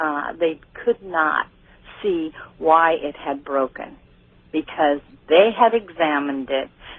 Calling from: Omaha, Nebraska, United States; Omaha, Nebraska.

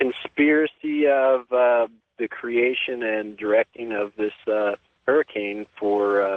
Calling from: Kansas, United States; I'm calling from Kansas.

